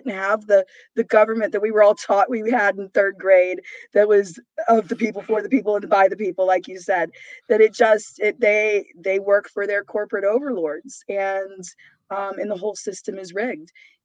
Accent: Memphis, Tennessee, United States; I grew up in South Memphis in the ghetto.

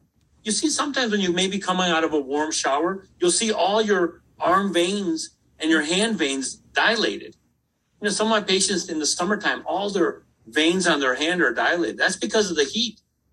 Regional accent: Midwest, United States; I'm a Midwesterner

